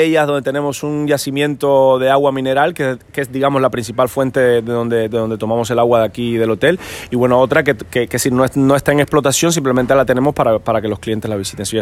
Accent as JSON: {"language": "Spanish", "country": "Cuba", "said": "yo que soy de Cuba, conozco las playas del Caribe"}